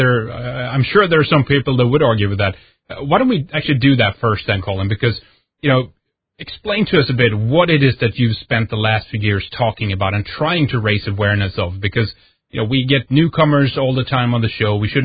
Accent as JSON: {"language": "English", "country": "Sweden", "second_language": "English", "said": "from Sweden."}